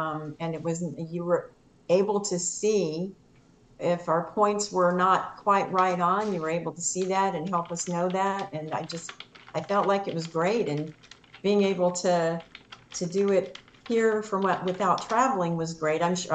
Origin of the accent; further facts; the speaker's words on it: California, United States; Like we're from Southern California, and the reason we moved here was because of the traffic.